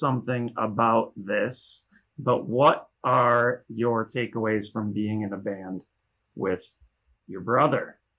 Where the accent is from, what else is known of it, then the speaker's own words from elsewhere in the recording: Minneapolis, Minnesota, United States; I grew up in Minneapolis.